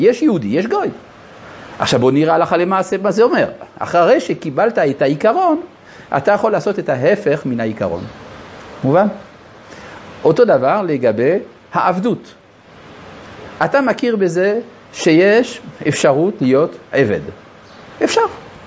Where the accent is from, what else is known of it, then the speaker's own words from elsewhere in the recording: France; אני גדלתי במדינה שבה על כל המוסדות הרשמיים, כולל בתי ספר, היו כתובות שלושת המילים האלה. חירות, שוויון ואחווה.